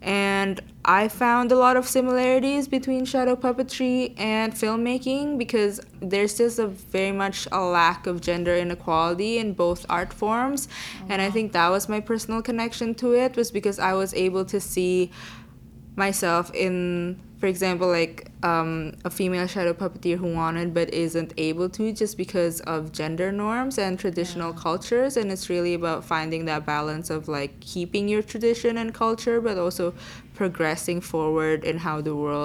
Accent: Indonesia; now in Vancouver, California, United States; I was born and raised in Indonesia, but now I'm based in Vancouver, BC.

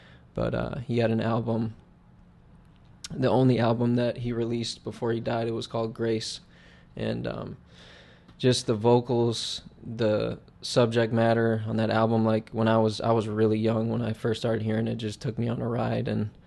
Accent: Detroit, Michigan, United States; born there; So I was born in Detroit, Michigan. You know, Motown

